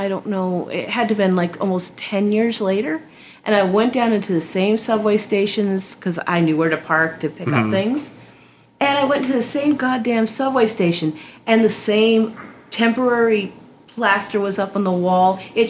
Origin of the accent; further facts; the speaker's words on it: Massachusetts, United States; Well, I was born in Mass, lived the first part of my childhood down there, so not there far from Waterford.